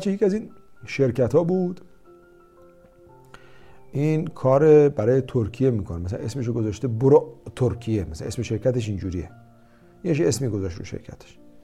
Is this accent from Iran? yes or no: yes; Iran; moved away; ولی ما هم از ایران اومدیم موفق شدیم.